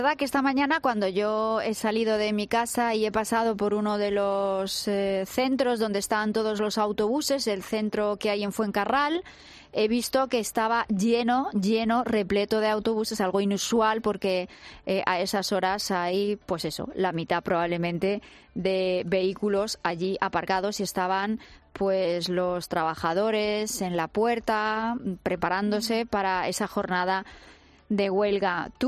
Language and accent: Spanish; Madrid, Community of Madrid, Spain; Somos muchos madrileños los que nos hemos despertado con mucho frío